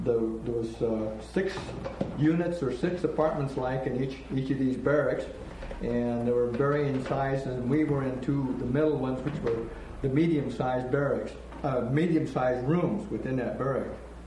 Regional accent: Wapato, Washington, United States; born there; also born or lived in Portland; I was born in 1934 in the Yakima Valley in Wapato, Washington. And Wapato, Washington is on a Yakima Indian Reservation.

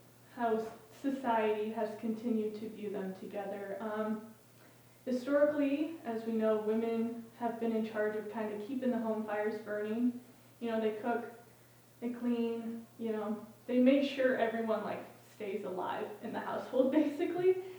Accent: Midwest, United States; when settlers were moving west, I'm from the Midwest

